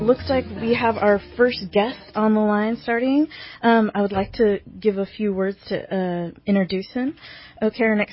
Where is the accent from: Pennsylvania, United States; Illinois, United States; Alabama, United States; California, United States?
California, United States; So I will especially want to get my digs on being a Californian against AB 2109